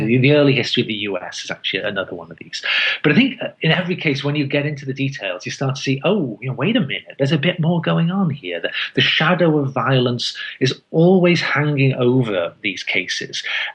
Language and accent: English; United Kingdom; I grew up in Britain as like a teenager in the 1970s